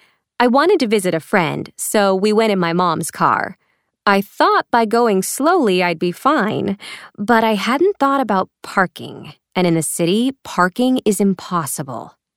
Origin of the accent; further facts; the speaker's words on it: New York City, New York, United States; I'm from New York City, where most people don't even learn to drive until they're older.